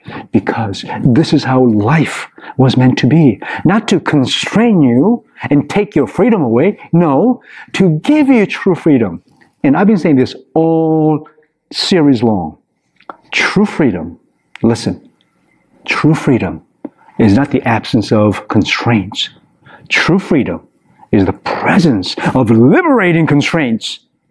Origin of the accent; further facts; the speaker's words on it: Ann Arbor, Michigan, United States; We left Ann Arbor, Michigan, my hometown, Go Blue, and then about 30 minutes outside skirts of Chicago, we pulled in for gas.